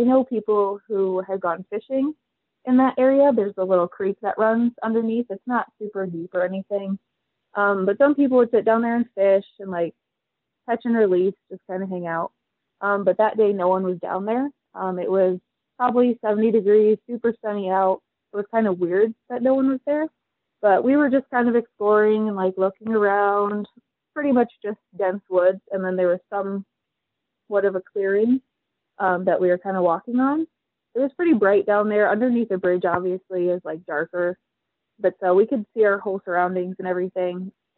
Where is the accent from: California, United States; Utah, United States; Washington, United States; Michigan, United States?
Michigan, United States; now in New York City, United States; I live in New York City right now, but I grew up in Northwest rural Michigan, and I went to college in Michigan and all of that.